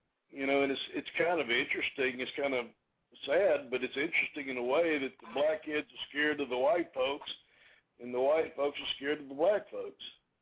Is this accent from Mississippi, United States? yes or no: yes; Mississippi, United States; I'm from Mississippi.